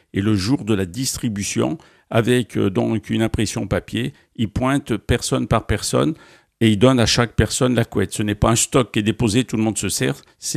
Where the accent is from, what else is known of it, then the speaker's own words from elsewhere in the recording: Nouvelle-Aquitaine, France; les températures du Népal l'hiver, ce ne sont pas celles de chez nous au Pays Basque